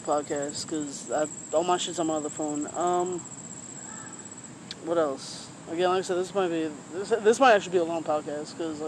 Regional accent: United States; I feel like us as American people, as regular civilians, y'all need to say something.

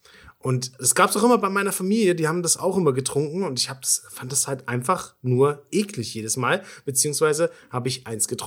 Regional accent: East Germany, Germany; also erstens komme ich ja aus dem Osten.

